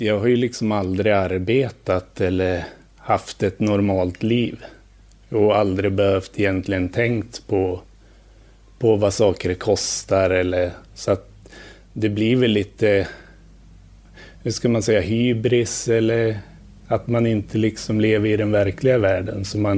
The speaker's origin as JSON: {"language": "Swedish", "town": "Njurunda", "region": "Västernorrland County", "country": "Sweden", "tie": "born or raised there", "said": "Jag var en typisk hockeykille. Jag växte upp i Njurunda utanför Sundsvall."}